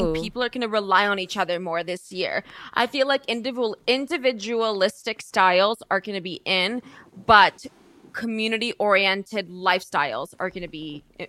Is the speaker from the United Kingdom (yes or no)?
yes; United Kingdom; Can I just say, as a Brit myself, I don't like that.